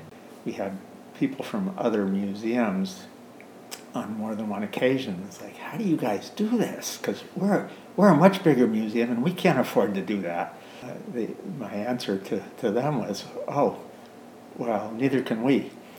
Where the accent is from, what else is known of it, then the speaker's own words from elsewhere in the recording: Kodiak, Alaska, United States; now in Homer, United States; I was born in Kodiak. I'm from Alaska. I've lived in Homer for the last 40-some years, 42, 43 years or something.